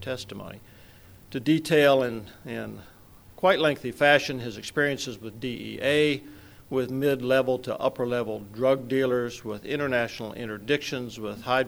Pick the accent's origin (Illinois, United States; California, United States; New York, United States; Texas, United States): Texas, United States; Fort Worth; from Fort Worth.